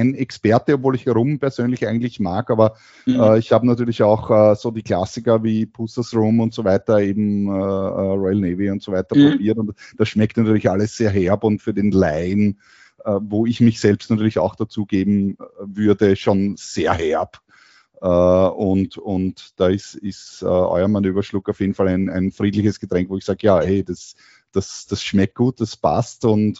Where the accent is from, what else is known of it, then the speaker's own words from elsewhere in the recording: Austria; ich bin ja aus Österreich